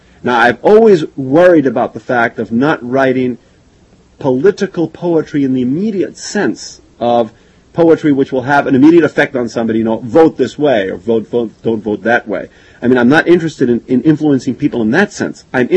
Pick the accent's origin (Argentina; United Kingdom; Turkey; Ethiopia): Argentina; also born or lived in New York, United States / Chile; Well, I was born in Argentina, and when I was 2.5, I came to the United States. I came to this city, New York, and I spent the next 10 years of my life here.